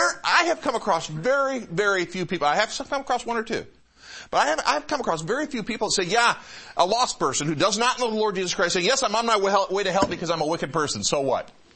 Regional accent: Detroit, Michigan, United States; And I grew up in the Metro Detroit area, and we had a large Jewish community in the neighborhood I was in.

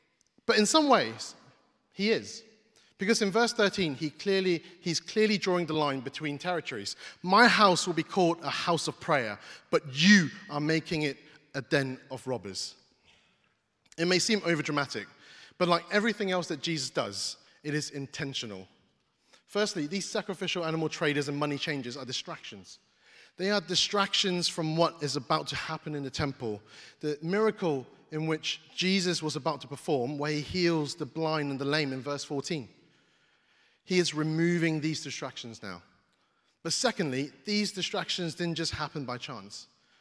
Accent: East of England, United Kingdom; I'm from Norfolk. I'm from East Anglia.

